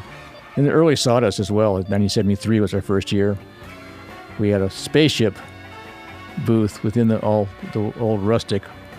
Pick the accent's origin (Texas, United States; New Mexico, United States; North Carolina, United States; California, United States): California, United States; Hollywood; born there; Born in Hollywood.